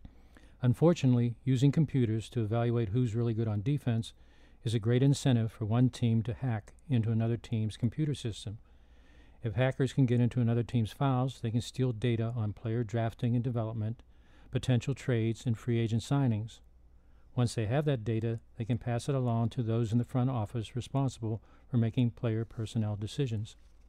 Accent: Pittsburgh, Pennsylvania, United States; even though a recent book claimed that my hometown Pittsburgh Pirates broke their 20-season losing streak

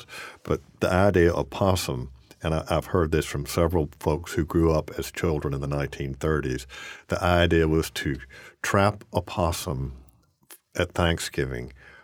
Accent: Gulf Coast, United States; I grew up on the Gulf Coast with good Gulf Coast cooking.

